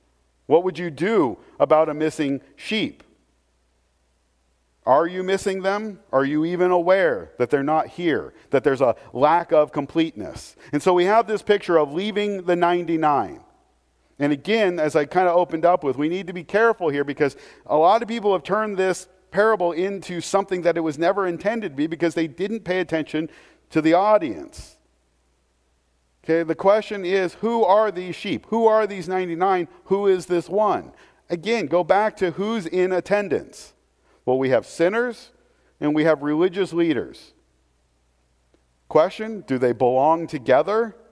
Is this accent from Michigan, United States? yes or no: no; Portland, Oregon, United States; In fact, most of you know, I grew up in Portland.